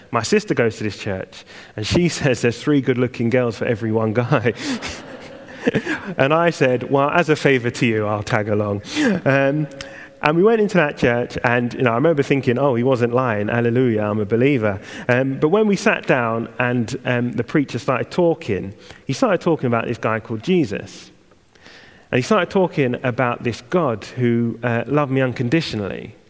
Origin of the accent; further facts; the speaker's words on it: Harrow, London, United Kingdom; now in Manchester, United Kingdom; in Manchester at the moment, and I moved up there about 8 years ago and lived in different parts of Manchester. But before that time, I grew up in London, and more specifically, Harrow.